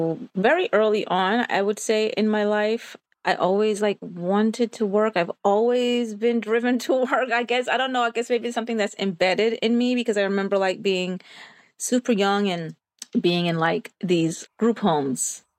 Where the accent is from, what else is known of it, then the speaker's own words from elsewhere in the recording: Jamaica; I'm Jamaican